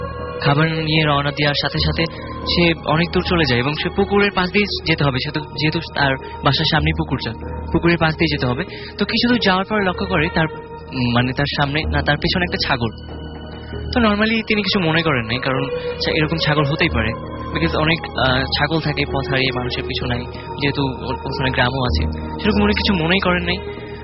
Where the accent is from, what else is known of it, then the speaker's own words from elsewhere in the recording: Dhaka, Dhaka Division, Bangladesh; ধানমন্ডি থেকে এসেছি।